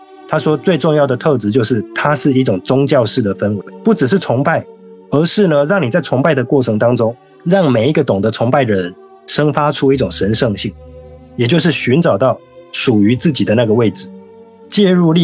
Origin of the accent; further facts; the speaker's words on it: Taiwan; moved away as an adult; 我是差不多在2009年的时候，去法国念书。我是台湾人，然后那时候我其实已经在工作了，在教英语